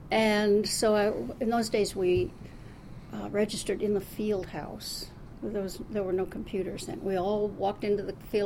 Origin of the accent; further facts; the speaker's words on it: Des Moines, Iowa, United States; I was born and raised in Des Moines. And attended public schools here, and then attended Drake University while I was still living at home.